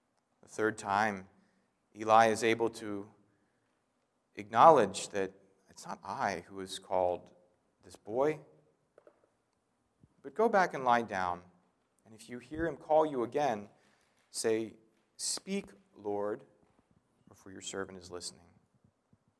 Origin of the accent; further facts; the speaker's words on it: Crofton, Maryland, United States; and I grew up in Crofton, Maryland, your parents pile you in, take you down Route 4 all the way down, and then you're at the water.